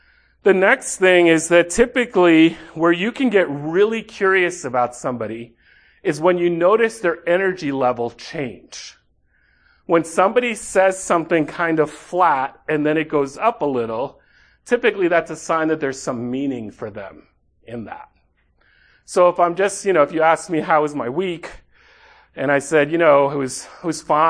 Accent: Manhattan, New York, United States; accent: Dominican; Except I was born in this country, so it would always be strange to them that I was raised in Manhattan but have a Dominican accent, right?

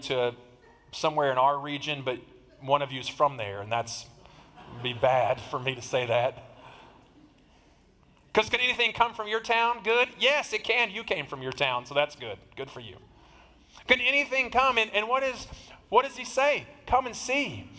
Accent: Texas, United States; But we're Texan, so we'll say Cephas, okay?

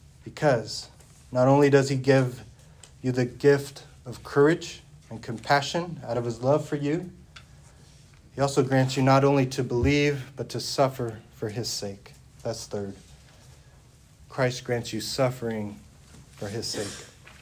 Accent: Hutchinson, Kansas, United States; I grew up here in the Hutch, like many of you.

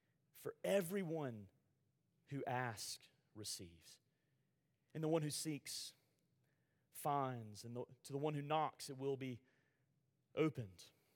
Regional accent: Alabama, United States; There, I'm from Alabama.

